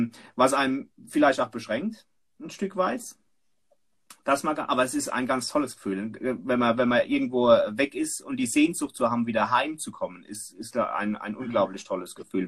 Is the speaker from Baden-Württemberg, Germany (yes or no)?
no; Mußbach, Rhineland-Palatinate, Germany; ich bin hier in Muschbach nicht geboren, aber hier aufgewachsen, ich könnte hier nicht weg.